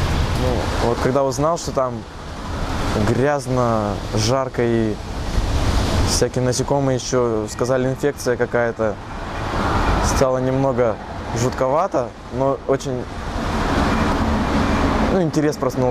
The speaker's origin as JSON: {"language": "Russian", "town": "Anapa", "region": "Krasnodar Krai", "country": "Russia", "said": "мне 16 лет. Я из Анапы, Краснодарского края."}